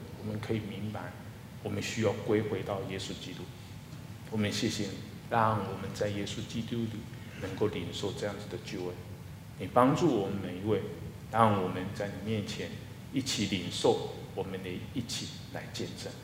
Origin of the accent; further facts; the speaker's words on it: Tainan, Taiwan; 我老家在台南，就在台南的火车站里头呢